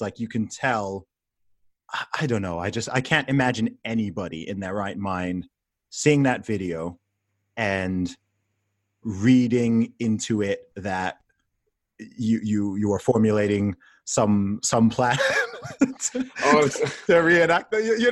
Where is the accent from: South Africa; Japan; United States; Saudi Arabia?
Saudi Arabia; I grew up in Saudi Arabia, right?